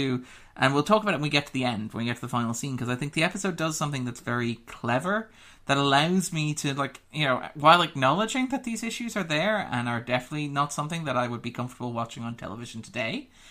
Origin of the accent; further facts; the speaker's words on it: Ireland; maybe this is because I'm Irish and we have this sort of background of emigration and we see ourselves as a nation of immigrants.